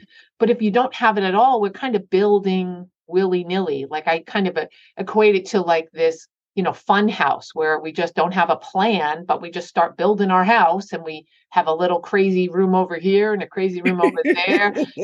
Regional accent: New York, United States; I'm from New York and I like to talk.

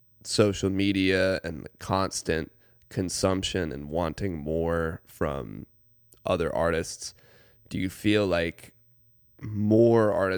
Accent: Atlanta, Georgia, United States; now in Athens, United States; Because I grew up in Atlanta.

